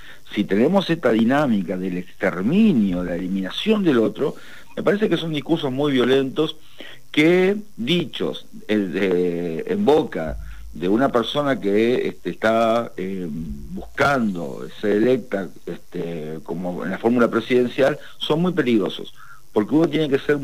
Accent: Argentina; como ciudadano argentino

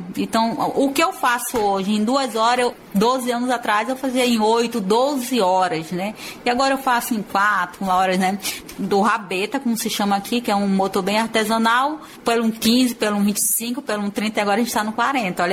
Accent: Amazonas, Brazil; Eu sou amazonense, adoro minha origem, sou descendente indígena

